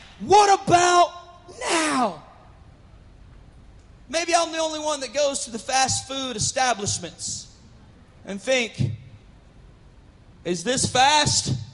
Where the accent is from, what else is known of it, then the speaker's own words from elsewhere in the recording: the South, United States; I'm from the South, y'all.